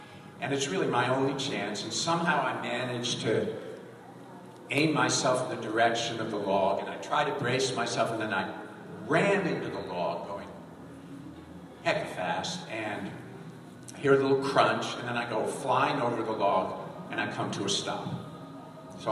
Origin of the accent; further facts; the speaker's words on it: San Francisco, California, United States; I grew up in San Francisco, and when I was 16, my parents took a trip to New York where I'd never been.